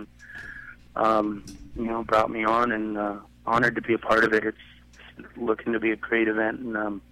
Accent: Alaska, United States; Growing up in Alaska, TJ was my next-door neighbor.

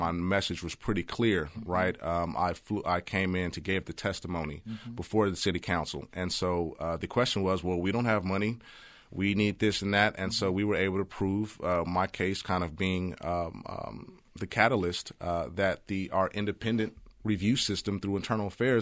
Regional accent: Oakland, California, United States; I grew up in the Hill in Oakland. Oakland isn't all bad.

